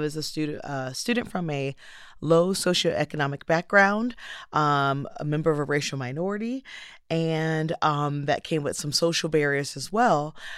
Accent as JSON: {"language": "English", "town": "Jacksonville", "region": "Florida", "country": "United States", "tie": "born or raised there", "also_born_or_lived": "Lake City", "said": "I grew up in Jacksonville, Florida, Lake City, Florida, went to college in Pensacola, Florida, and Tallahassee, Florida"}